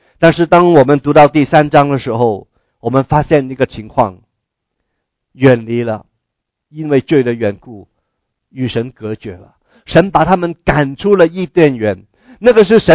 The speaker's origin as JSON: {"language": "Chinese", "country": "China", "said": "这个岛呢我们中国人应该应该读一下那个历史哈。"}